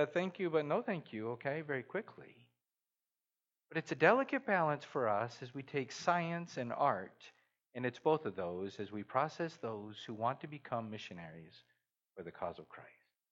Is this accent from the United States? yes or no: no; Guatemala; I grew up in Guatemala, yes, and I had started driving because the standards in most third world countries aren't quite the same as here in Canada or the U.S.